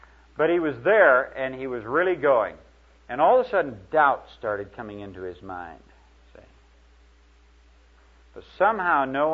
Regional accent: Garden City, Iowa, United States; born there; I've seen that in a little town that I was born in Garden City, Iowa. Three street lights, one beer joint, a post office, a grocery store, and occasionally a gas station.

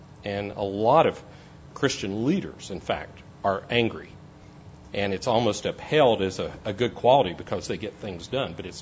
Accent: Tennessee, United States; I did say that I'm from Tennessee, and Tennesseans are uniquely gifted at observing the trends and moods of society and committing that to music.

